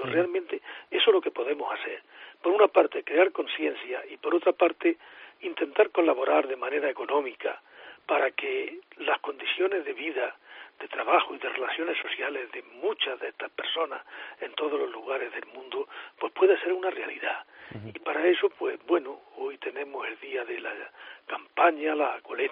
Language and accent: Spanish; Córdoba, Andalusia, Spain; born there; yo soy nacido en Córdoba